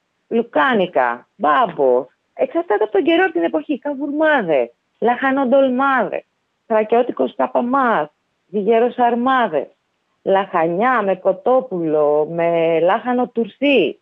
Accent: Eastern Macedonia and Thrace, Greece; Στο χωριό μου έχω την αφιθεατρικότητα, που το βιώνω από παιδί. Βόρεια βλέπω βουνό, νότια βλέπω τη θάλασσα και το νησί.

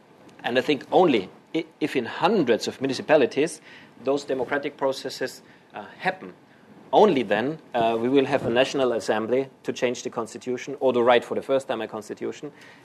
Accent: Austria; I grew up in Austria, and now Austria is part of the European Union

